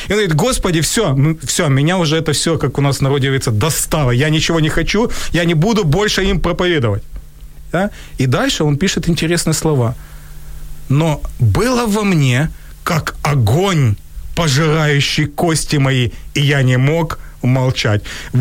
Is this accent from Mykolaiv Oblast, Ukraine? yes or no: yes; Pervomaisk, Mykolaiv Oblast, Ukraine; в моем родном городе Первомайске Николаевской области.